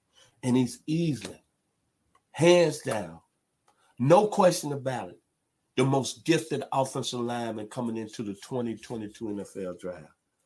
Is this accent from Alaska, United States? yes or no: no; Memphis, Tennessee, United States; Oh, by the way, shouts out to my hometown, the 901 Memphis, Tennessee.